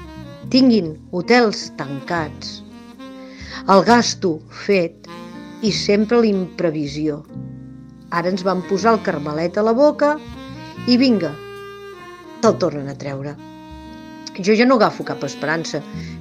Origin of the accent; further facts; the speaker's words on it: Catalonia, Spain; jo sóc de l'Alt Penedès, no puc anar a veure els meus pares, que estan al Barcelonès.